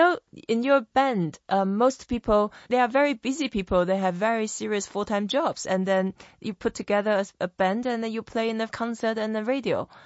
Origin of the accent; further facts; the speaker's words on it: Taiwan; in where I grew up in Taiwan or many places in Asia like Japan, China, Korea, all girls have to learn how to play the piano.